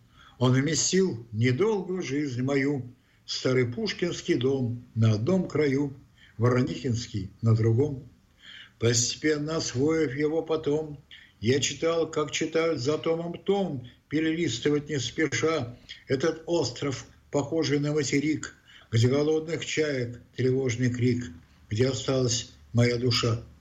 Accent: Saint Petersburg, Russia; я, собственно, уроженец Васильевского острова

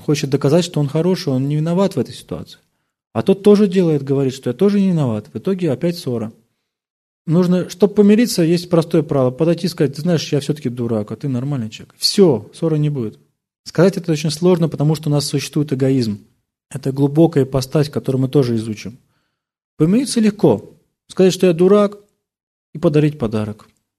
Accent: Russia; Ну, я просто из России, там русская картошка.

